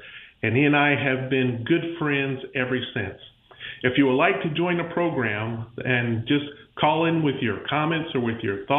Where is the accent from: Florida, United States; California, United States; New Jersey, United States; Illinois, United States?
Florida, United States; Pensacola; By the way, I'm … I'm from Pensacola, Florida. That's in the panhandle.